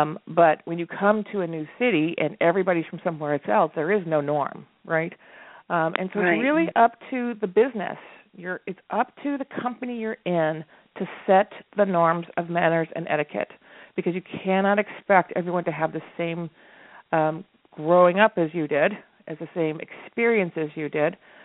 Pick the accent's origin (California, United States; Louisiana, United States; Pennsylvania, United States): California, United States; San Francisco; I'm from San Francisco, so we don't use that word grace as much as you probably do.